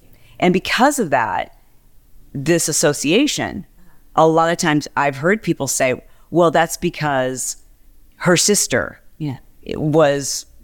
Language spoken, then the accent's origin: English; Fowlerville, Michigan, United States; also born or lived in Detroit; So I was born in Detroit. We lived there for, I don't know, like 4 years or something. And so when we were really young, we moved to a small country town called Fowlerville, Michigan.